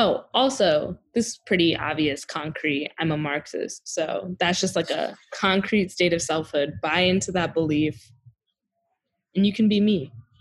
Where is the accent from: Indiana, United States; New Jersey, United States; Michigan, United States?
New Jersey, United States; Yeah, I'm also from Jersey, don't know how Pennsylvania.